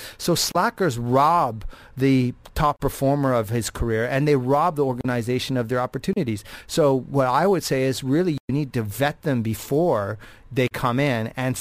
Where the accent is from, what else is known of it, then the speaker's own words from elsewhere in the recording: Canada; Yeah, I'm Canadian.